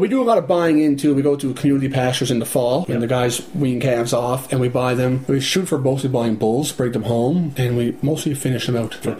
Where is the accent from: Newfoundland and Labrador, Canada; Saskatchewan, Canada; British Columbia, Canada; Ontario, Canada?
Newfoundland and Labrador, Canada; Foxtrap; I'm from Foxtrap, Exception Bay South, on the Avalon Peninsula of Newfoundland.